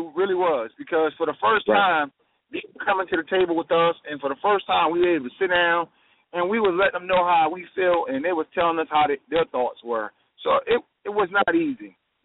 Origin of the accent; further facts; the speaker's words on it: New Jersey, United States; If you just really want to be real about it, I'm from New Jersey. I grew up in the struggle.